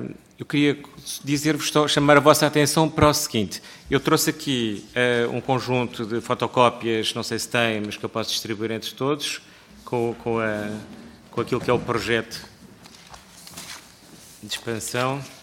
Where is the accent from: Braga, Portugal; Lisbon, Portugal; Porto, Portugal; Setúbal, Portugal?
Lisbon, Portugal; Eu sou natural da Freguesia da Estrela, portanto